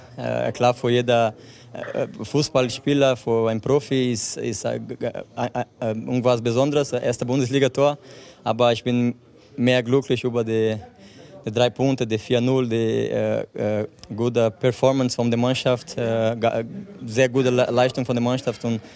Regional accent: Brazil; German is a second language; Ja, natürlich. Ich bin ein Brasilianer.

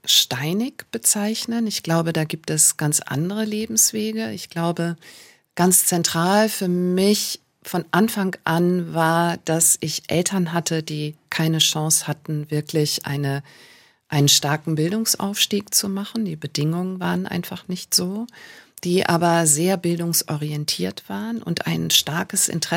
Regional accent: Schleswig-Holstein, Germany; now in Heidelberg, Germany; bin aus Nordfriesland nach Heidelberg gekommen, also wirklich eine weite Entfernung.

